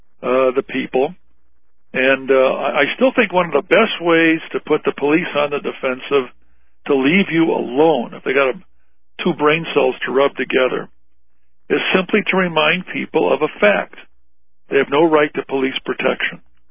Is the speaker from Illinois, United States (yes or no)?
no; Arizona, United States; When I was growing up in Arizona, we had peace officers.